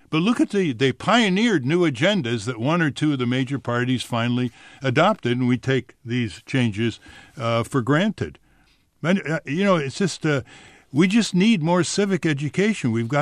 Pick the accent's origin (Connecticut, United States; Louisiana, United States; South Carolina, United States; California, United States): Connecticut, United States; I mean, I come from Connecticut. We don't have statewide initiatives.